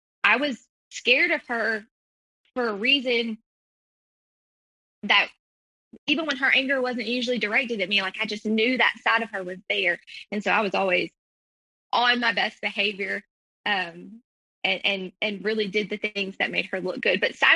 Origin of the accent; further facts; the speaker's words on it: United States; And I come from a minority community. We're Native American.